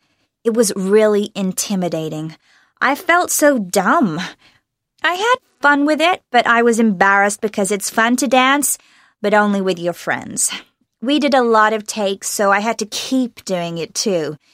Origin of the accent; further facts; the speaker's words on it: United States; That's what everyone says, that I really sound American.